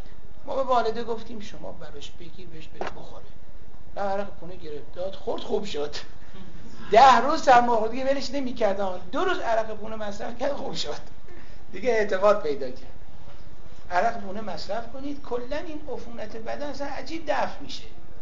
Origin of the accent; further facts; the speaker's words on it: Iran; غیر از اینکه ما ایرانی هستیم اونا انگلیسی، یه فرق دیگه هم داریم. فرق چیه؟ ما فارسی حرف میزنیم، اونا انگلیسی حرف میزنن. ما متدینیم،